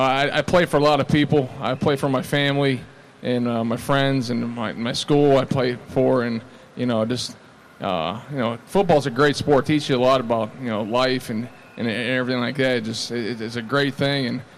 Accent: Pittsburgh, Pennsylvania, United States; also born or lived in Dayton, Ohio; I was born in Dayton, Ohio. I lived there until I was about 6 or 7, moved to Pittsburgh, and we've lived around the same area since then, since I was 7 years old.

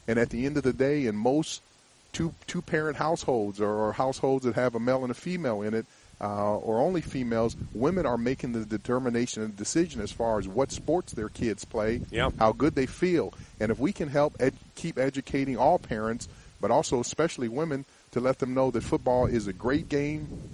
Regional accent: Arizona, United States; I just look back to when I grew up in Arizona.

